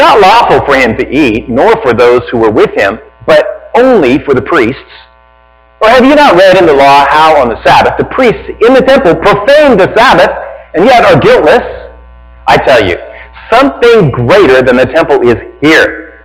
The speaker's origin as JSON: {"language": "English", "town": "Red Deer", "region": "Alberta", "country": "Canada", "tie": "born or raised there", "said": "I grew up in Red Deer, Alberta, Canada. And so you can't grow apple trees there. It's just too cold. You know, minus 30, minus 40, minus 50."}